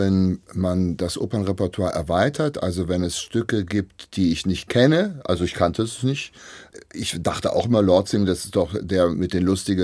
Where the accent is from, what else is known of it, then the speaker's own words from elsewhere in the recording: West Germany, Germany; also ich bin ja Wessi